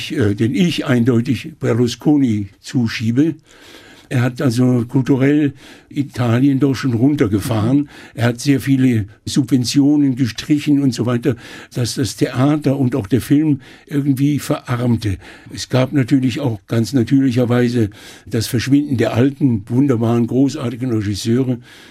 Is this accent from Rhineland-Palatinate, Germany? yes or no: yes; Mayen, Rhineland-Palatinate, Germany; ich habe damals in meiner Heimatstadt Main in der Eifel einen Vortrag halten sollen zur 700-jährigen Geschichte der Stadt.